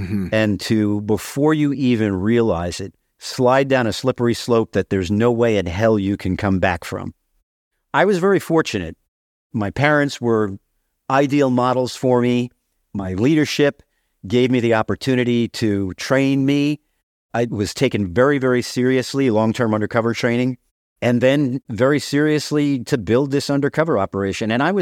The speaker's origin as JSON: {"language": "English", "town": "Staten Island", "region": "New York", "country": "United States", "tie": "born or raised there", "said": "I grew up on Staten Island in a neighborhood called Mariner's Harbor. At the time, it was a very Italian neighborhood. There were a lot of wise guys in the neighborhood."}